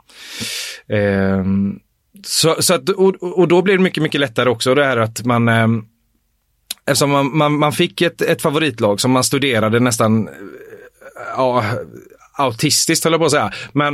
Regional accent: Älvängen, Västra Götaland County, Sweden; det var ju alltså jag växte upp i Älvängen.

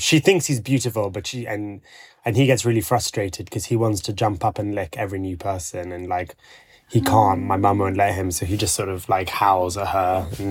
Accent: Dubai, United Arab Emirates; also born or lived in Bahrain; I grew up in Dubai and then Bahrain, where it's actually not that common to have a dog.

